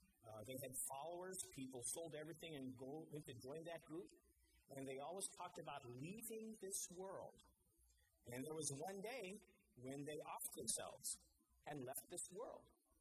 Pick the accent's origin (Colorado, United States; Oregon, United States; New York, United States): Colorado, United States; Denver; When I was growing up in Denver